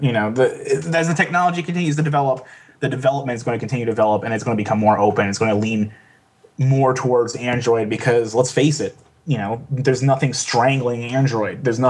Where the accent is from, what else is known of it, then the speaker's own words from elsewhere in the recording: Maryland, United States; Yeah, I come from Maryland.